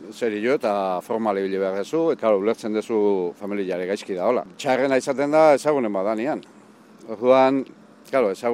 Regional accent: Oikia, Basque Country, Spain; Oikilan jaio nintzen, Olalde Basarrian, hiruanai gea

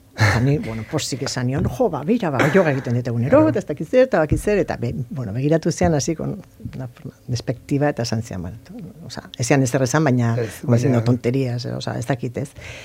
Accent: Zumarraga, Basque Country, Spain; ni Zumarrakoa naiz.

